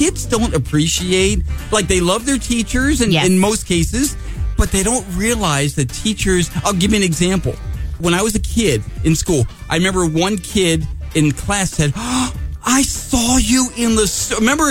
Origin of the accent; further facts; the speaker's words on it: East Coast, United States; Now, again, I'm from East Coast originally.